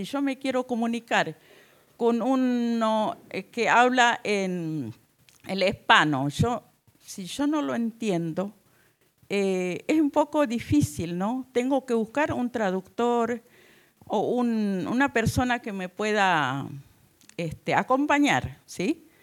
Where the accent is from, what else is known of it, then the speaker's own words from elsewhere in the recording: Chaco, Argentina; Nosotros, donde yo nací, crecí, que es el impenetrable, hoy por hoy está sufriendo un desastre ecológico